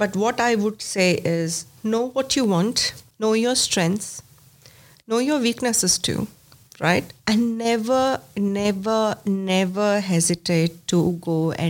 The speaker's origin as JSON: {"language": "English", "country": "India", "moved": "yes", "lives_now": "Australia", "said": "you know, I'm a migrant. I moved to Australia from India."}